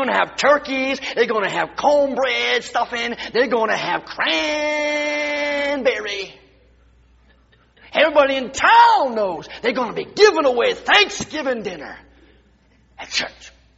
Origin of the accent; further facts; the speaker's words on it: United States; I am an American. I have a USA passport. I thank God I am American.